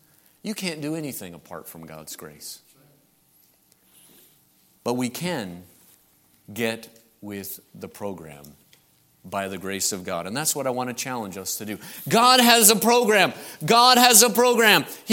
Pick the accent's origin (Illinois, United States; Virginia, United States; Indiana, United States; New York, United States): Indiana, United States; now in Chattanooga, United States; Now, I mentioned I grew up in Indiana. They only have you and you up there. But down here, when I got married and my wife down here in Chattanooga, well, I learned a new dialect and I learned some new words.